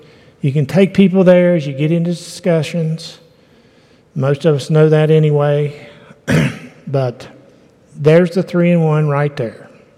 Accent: West Virginia, United States; moved away as an adult; We came from West Virginia. We grew up there, saved there, raised our children there.

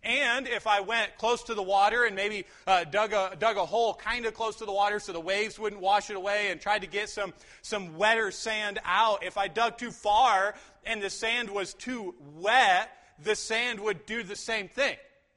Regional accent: Michigan, United States; I remember as a kid, I grew up in Michigan. Most of you, if not all of you, know that. And my grandma lived on a lake.

